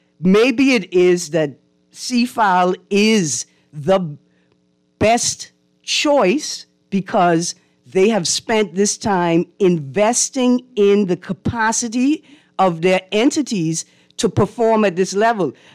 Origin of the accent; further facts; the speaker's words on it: New Providence, Bahamas; And I grew up in the Bahamas where you didn't know when the power was going to be off and it was going to be on.